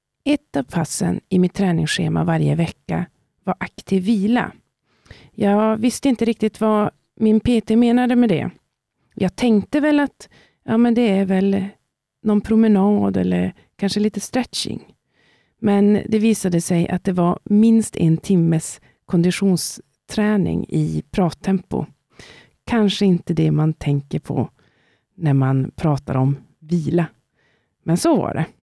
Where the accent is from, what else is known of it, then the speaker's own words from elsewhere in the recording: Norrland, Sweden; Som introvert norrlänning är det inte min starkaste sida